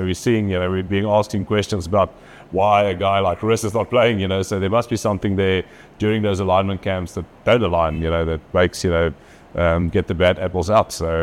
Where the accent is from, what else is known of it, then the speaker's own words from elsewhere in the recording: South Africa; now in France; Yeah, I'm as South African as it gets. I just happen to live in France.